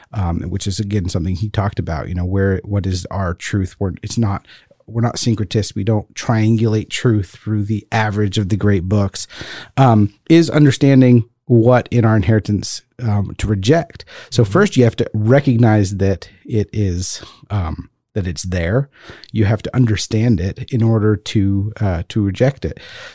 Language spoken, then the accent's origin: English; Lyon, Auvergne-Rhône-Alpes, France; against heresies by Irenaeus of Lyon, my hometown